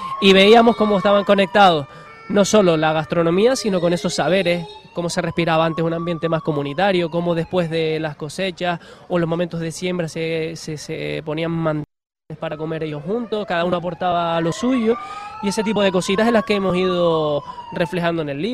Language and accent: Spanish; Betancuria, Canary Islands, Spain; Yo, a pesar de que soy del municipio de Betancuria, concretamente la playa del Valle de Aguas Verdes